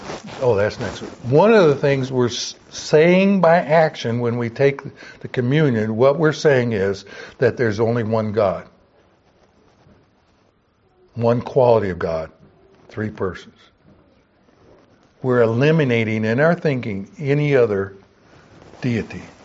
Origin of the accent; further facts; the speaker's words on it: the South, United States; Now, when I was growing up in the South